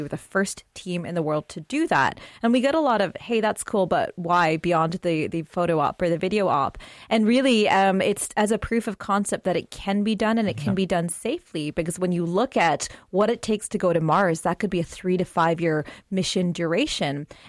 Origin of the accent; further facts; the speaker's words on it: Canada; I'm Canadian and I'm a physician.